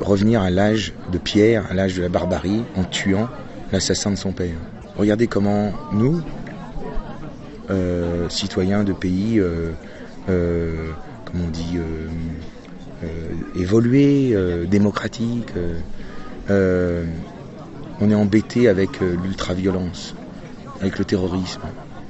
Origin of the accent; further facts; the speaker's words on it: Normandy, France; j'étais chez moi, en Normandie